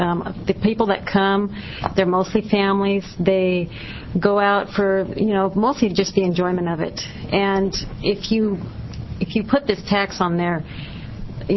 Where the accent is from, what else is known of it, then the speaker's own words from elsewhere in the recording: Washington, United States; But I am from Washington, so I can say that what Shirley said is true.